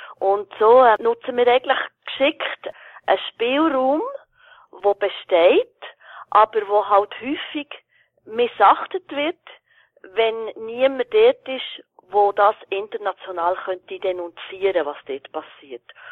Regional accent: Switzerland; wo man jetzt zum Beispiel bei uns in der Schweiz allen würde ohne weiteres zugestehen

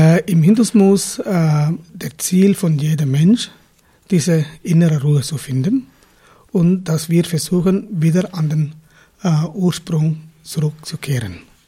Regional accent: Sri Lanka; German is a second language; Ich komme auch aus Sri Lanka, ich komme aus einem tamilischen Ursprung.

